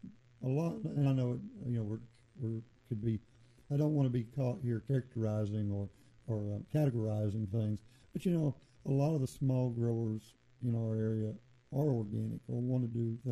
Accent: Midwest, United States; I grew up in the Midwest

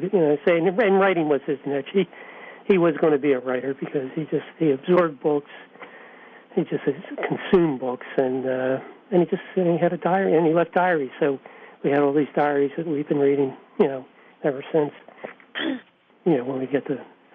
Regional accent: Oreland, Pennsylvania, United States; Well, we're from Orland, Pennsylvania, right outside of Philadelphia, suburb of Philadelphia. I graduated high school, Upper Dublin High School.

